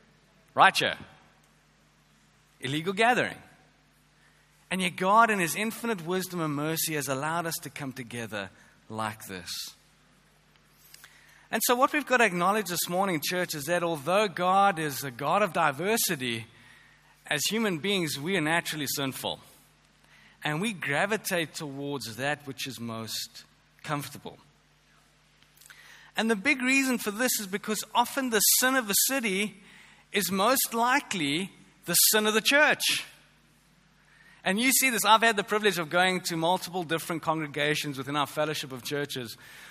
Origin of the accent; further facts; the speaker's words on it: Johannesburg, Gauteng, South Africa; You know, having been born and raised in Johannesburg, particularly post-1994, I had to come to grips with transformation very quickly in Johannesburg.